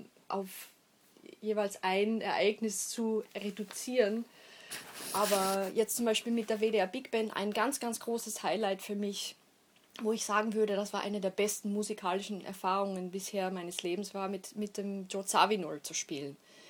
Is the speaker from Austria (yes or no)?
yes; Austria; es war noch in meiner Heimat in Österreich